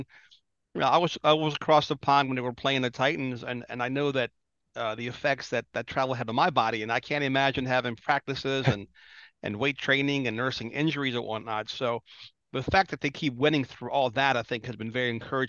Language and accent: English; Greece; now in United States; When I came over from Greece back in 73, I was really only familiar with soccer as a sport.